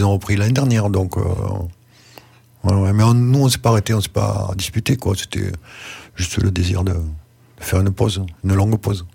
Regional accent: Toulouse, Occitanie, France; born there; bien sûr, je suis né à Toulouse

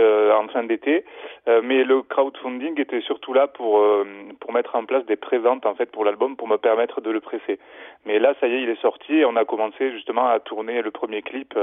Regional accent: Arvieux, Provence-Alpes-Côte d'Azur, France; Je suis d'un petit village qui s'appelle Arvieux.

